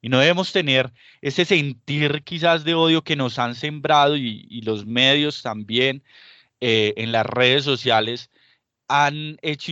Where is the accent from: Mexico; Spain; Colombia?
Colombia; para hacernos sentir como pueblo colombiano